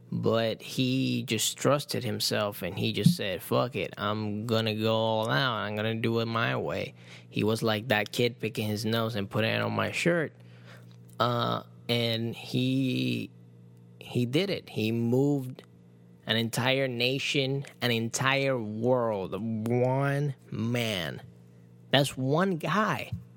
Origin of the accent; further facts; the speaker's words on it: Puerto Rico; Did I told you I grew up in Puerto Rico? We got hit by hurricanes all the time, man.